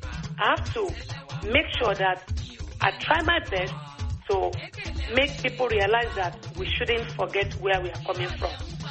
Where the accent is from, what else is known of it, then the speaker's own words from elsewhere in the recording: Kano, Nigeria; born there; my dad is from Ijebu. I was born in Kano State. But my dad is from Ijebu. My mom is from Eba.